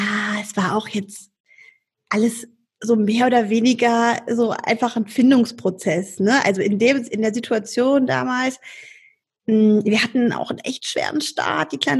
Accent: Cologne, North Rhine-Westphalia, Germany; ich komme aus Köln, bin hier geboren, lebe hier mit meinem Mann und den Mädels

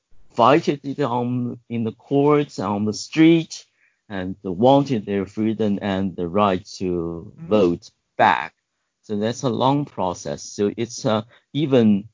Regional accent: Taiwan; my father came from China in 1949. But I was born on Taiwan. I was educated and born and bred in Taiwan.

